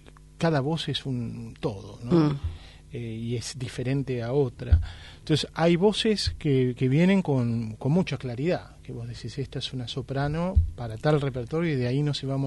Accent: Argentina; como intérpretes argentinos nos toca esa tarea.

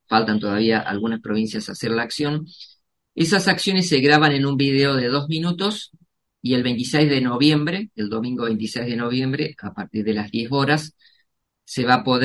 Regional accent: Paraná, Entre Ríos, Argentina; Yo soy de Entre Ríos, soy de la zona de Paraná. Entre Ríos está rodeado de ríos, la provincia de Entre Ríos.

